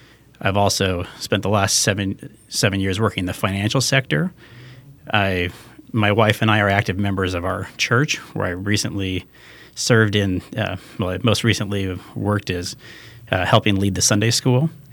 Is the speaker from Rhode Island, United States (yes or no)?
no; Arizona, United States; I grew up here in Southern Arizona. I've lived here for most of my life for the last 28 years.